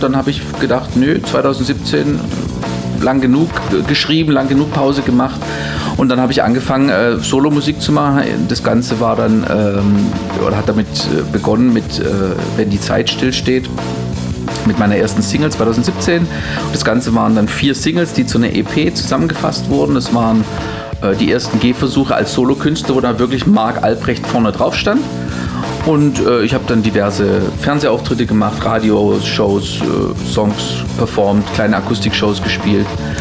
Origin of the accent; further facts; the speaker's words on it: Mössingen, Baden-Württemberg, Germany; Das Ganze wird stattfinden in Mössingen, meiner Heimatstadt.